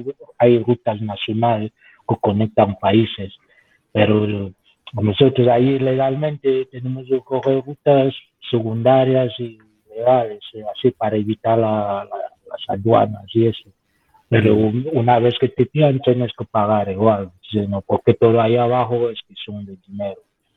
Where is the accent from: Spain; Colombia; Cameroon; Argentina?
Cameroon; Spanish is a second language; moved away; cuando yo salí de Camerún, tiré mi documentación